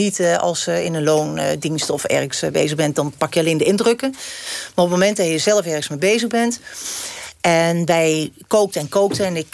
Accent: Gelderland, Netherlands; Ja, ik ben Achterhoeker met een ander accentje, zeg ik dan.

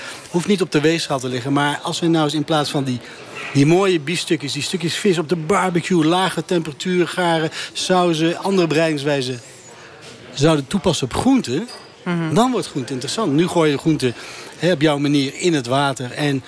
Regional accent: North Brabant, Netherlands; also born or lived in France / Switzerland / Austria; ik een jongen ben die in Nederland is geboren, opgegroeid in Brabant, opgeleid zowel in Nederland, maar ook in Frankrijk, in Zwitserland en Oostenrijk

